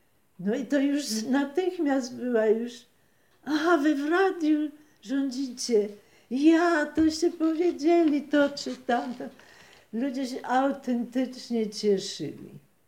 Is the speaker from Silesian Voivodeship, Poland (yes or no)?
yes; Silesian Voivodeship, Poland; ludzie zupełnie nie wierzyli, że jestem Ślązaczką.